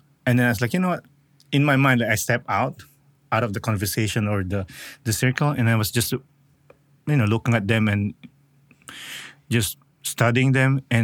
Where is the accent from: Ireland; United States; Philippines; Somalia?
Philippines; now in Canada; I grew up in the Philippines